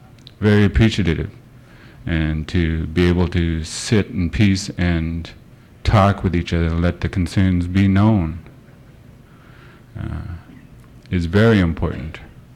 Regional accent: Sitka, Alaska, United States; I spoke that I was from Southeast, from Sitka.

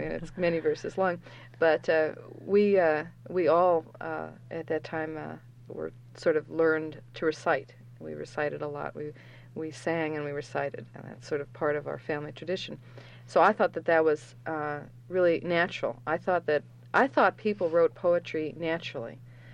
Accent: Anchorage, Alaska, United States; I grew up in Anchorage, and there were some poets who taught in the high schools.

